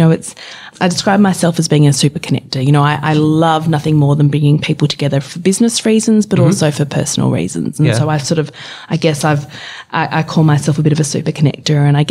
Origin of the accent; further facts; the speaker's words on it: Perth, Western Australia, Australia; And we had an amazing upbringing growing up in Perth, Western Australia, but spending time over on the East Coast every year.